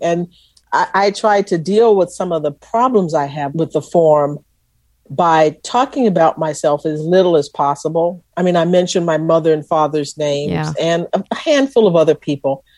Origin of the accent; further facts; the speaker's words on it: Texas, United States; I lived with a family and they knew I was from Texas and they had an understanding about what Texas was about.